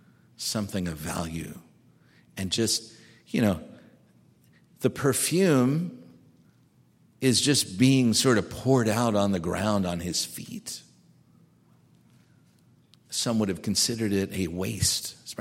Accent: United States; I'm from America.

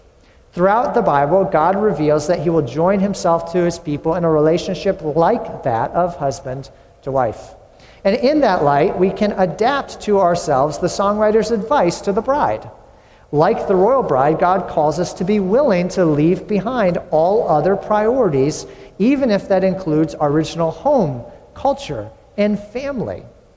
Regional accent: New England, United States; I grew up in New England, so you know, you could not achieve that in New England, right?

